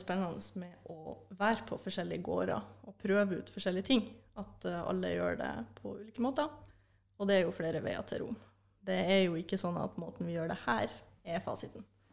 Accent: Mo i Rana, Nordland, Norway; Fra Morana i Nordland.

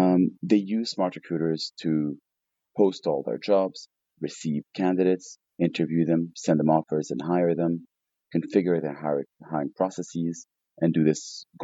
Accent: Lebanon; also born or lived in United States; I grew up in Lebanon, which is where I am at the moment, right here in the mountains. But I spent 20 years in the United States, the last six being in San Francisco

